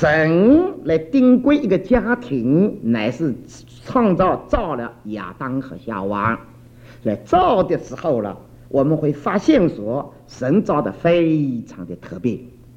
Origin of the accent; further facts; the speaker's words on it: China; moved away as an adult; now in United States; 特别像你我这一帮头一代到美国来的移民